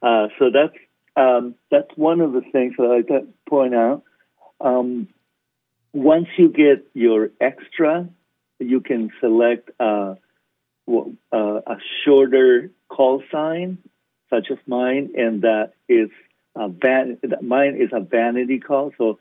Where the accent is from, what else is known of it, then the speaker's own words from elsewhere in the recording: Pacific Northwest, United States; The seven means that we are from the Pacific Northwest.